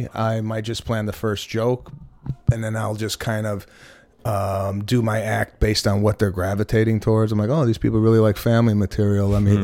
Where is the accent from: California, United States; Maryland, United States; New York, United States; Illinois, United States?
Illinois, United States; Chicago; So I grew up in Chicago, northwest suburbs. I went to the preschool near where I lived.